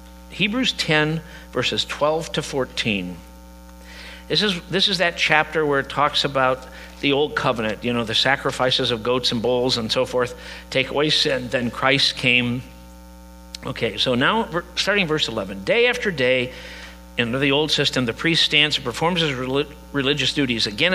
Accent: Midwest, United States; No. I grew up in the Midwest in the 1950s.

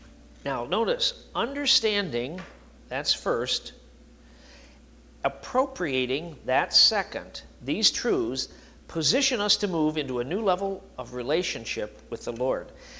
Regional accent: Midwest, United States; I grew up in the Midwest, in the heart of fundamental theology in the Midwest.

